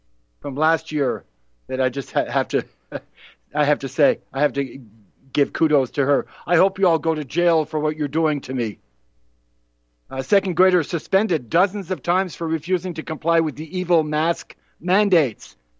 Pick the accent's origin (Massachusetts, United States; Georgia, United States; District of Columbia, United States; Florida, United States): Massachusetts, United States; Over to Massachusetts, my home state.